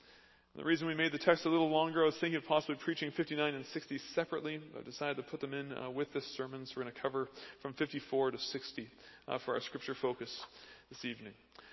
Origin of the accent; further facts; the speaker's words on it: Canada; If you don't know me, I am Canadian, born and raised.